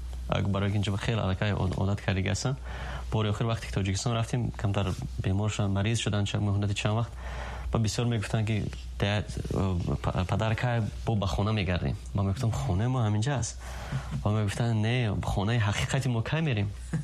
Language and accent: Persian; Afghanistan; now in Tajikistan; افغان هستم،